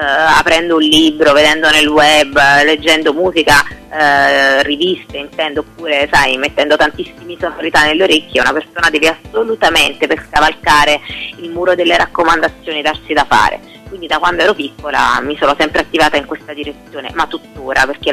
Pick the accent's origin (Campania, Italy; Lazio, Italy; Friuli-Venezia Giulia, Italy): Campania, Italy; Naples; io sono napoletanissima e sono una terrona, come si suol dire